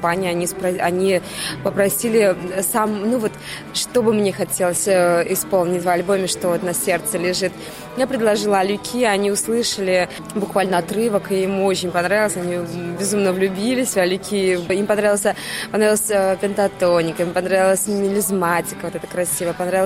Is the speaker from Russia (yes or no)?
yes; Russia; не только русскую музыку, так как я из России, но и так как я татарочка.